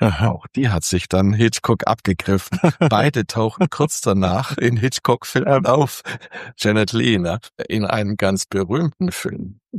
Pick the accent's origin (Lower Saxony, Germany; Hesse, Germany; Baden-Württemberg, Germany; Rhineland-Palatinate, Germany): Baden-Württemberg, Germany; Biberach; Und eingeschult wurde ich 1950 in Biberach. Also da war ich 7 Jahre alt.